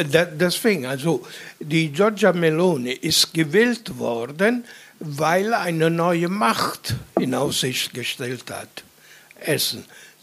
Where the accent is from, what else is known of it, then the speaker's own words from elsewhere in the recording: Italy; German is a second language; now in Germany; Ich bin Italiener. Ich wohne ich befinde mich in Deutschland seit über 60 Jahren.